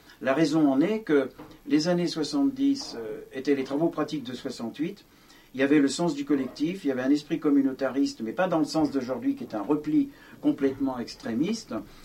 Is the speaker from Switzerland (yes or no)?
no; Martinique, France; born there; je suis né à la Martinique